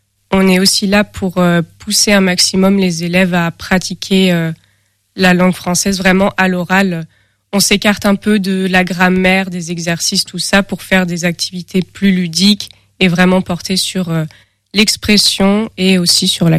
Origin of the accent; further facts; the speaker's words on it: Brittany, France; now in Angers, France; je suis originaire de Bretagne et actuellement je suis en études à l'Université d'Angers.